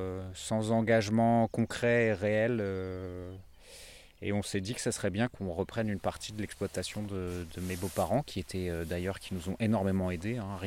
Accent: Paris, Île-de-France, France; Moi, je suis originaire de Paris

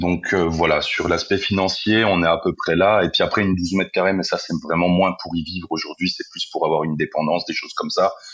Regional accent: Bourgogne-Franche-Comté, France; Où moi, je viens de Haute-Saône, si on regarde là-bas, les terrains, ils valent rien, quoi.

